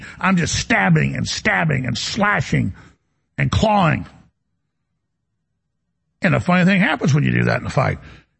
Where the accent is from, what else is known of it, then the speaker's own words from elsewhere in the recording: Dallas, Texas, United States; when I grew up in Dallas, I got a lot of fights.